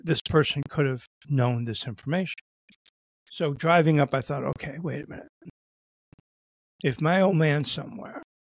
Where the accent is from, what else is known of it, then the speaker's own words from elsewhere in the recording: Buffalo, New York, United States; And I grew up in Buffalo